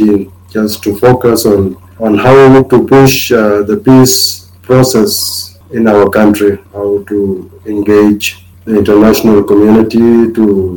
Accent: Khartoum, Sudan; also born or lived in Abyei; I was born in Abyei, south of Abyei, in particular where the fighting has been taking place for the last 2 years. And then because of the insecurity within the Abyei area, I was taken to Khartoum by my mom in 1978.

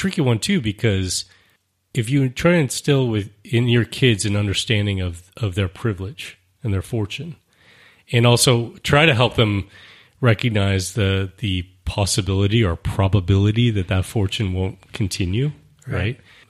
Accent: Israel; Although growing up in Israel, you know, I think that I was exposed to this sense of risk out there.

